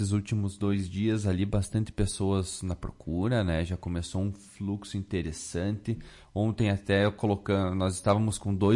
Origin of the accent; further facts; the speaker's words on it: Brazil; Que a gente, como bom brasileiro, muitas vezes a gente deixa tudo para a última hora, né?